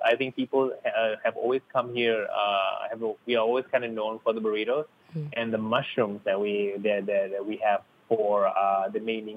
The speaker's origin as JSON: {"language": "English", "country": "Malaysia", "said": "being Malaysian"}